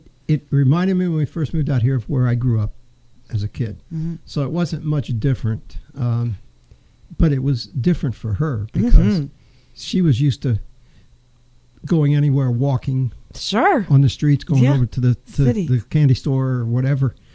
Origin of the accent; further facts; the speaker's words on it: Ohio, United States; I grew up in Ohio